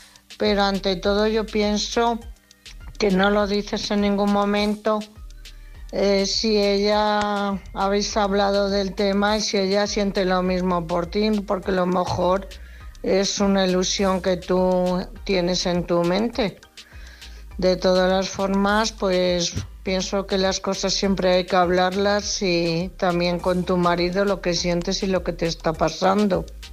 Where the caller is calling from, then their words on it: Móstoles, Community of Madrid, Spain; de Móstoles.